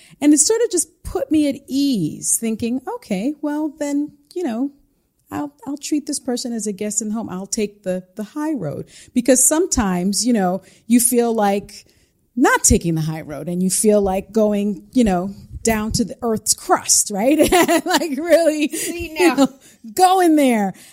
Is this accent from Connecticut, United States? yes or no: no; Bronx, New York, United States; See, I'm from the Bronx.